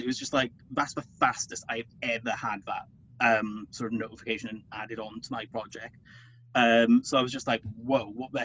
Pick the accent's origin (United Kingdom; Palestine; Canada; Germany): United Kingdom; here's the thing. I'm British. I'm not very big at just being like, yeah, I'm freaking awesome.